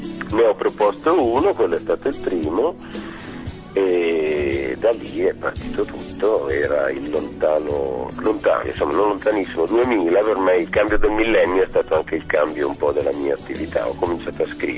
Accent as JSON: {"language": "Italian", "town": "Milan", "region": "Lombardy", "country": "Italy", "said": "Di Varese a Pradate, sono un milanese pentito, sono fuoriuscito dalla città perché al tempo quando avevo 3 bambini piccoli ho pensato che fosse meglio per loro"}